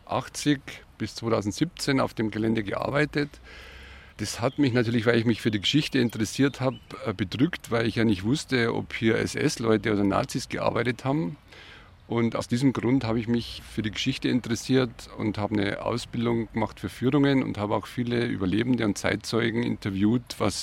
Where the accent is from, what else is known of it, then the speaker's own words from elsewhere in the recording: Bad Reichenhall, Bavaria, Germany; born there; Ich bin in Bad Reichenhall geboren, 65 Jahre alt